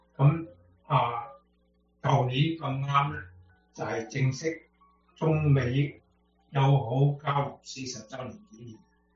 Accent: Hong Kong; 而家簡直而家美國人的國語很多就好過我哋香港人

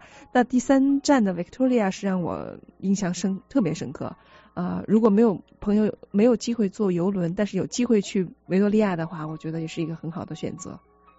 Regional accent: China; 那像因为我们是中国人嘛，亚洲人

